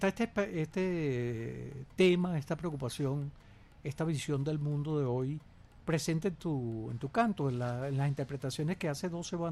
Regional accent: Caracas, Capital District, Venezuela; born there; Ah, mi parroquia natal. Yo nací en La Pastora, en la puerta de Caracas.

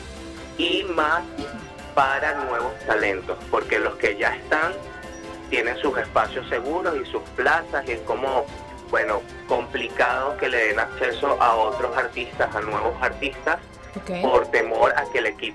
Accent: Venezuela; podemos vincularlo a lo que nos representa como venezolanos y venezolanas.

